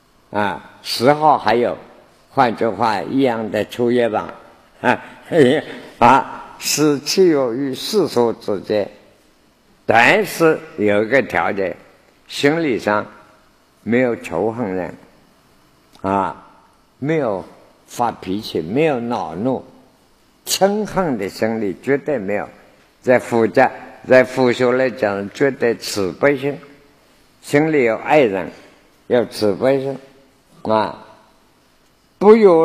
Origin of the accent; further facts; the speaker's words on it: China; also born or lived in United States; 我们中国人看到人啊，不晓得怎么搞的